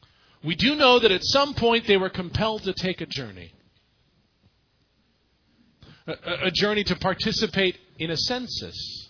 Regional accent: Florida, United States; born there; I tell you what, I was born in Florida

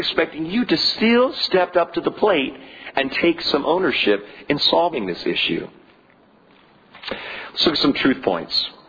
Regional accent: California, United States; I mean, I'm a Californian.

